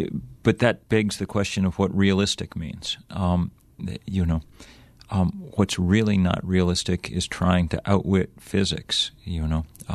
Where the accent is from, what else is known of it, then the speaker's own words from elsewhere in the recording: Lexington, Massachusetts, United States; I grew up in Lexington, Massachusetts, the birthplace of American liberty.